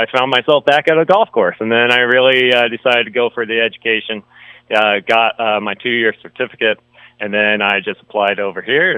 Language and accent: English; Gunnison, Colorado, United States; Before that, I grew up in Gunnison, Colorado